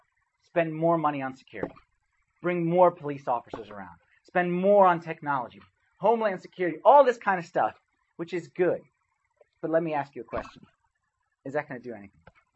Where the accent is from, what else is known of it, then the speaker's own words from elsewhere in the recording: Westfield, New Jersey, United States; born there; Actually, I was born in Jersey. Westfield. Westfield. I was baptized in the church of Westside, but born Westfield.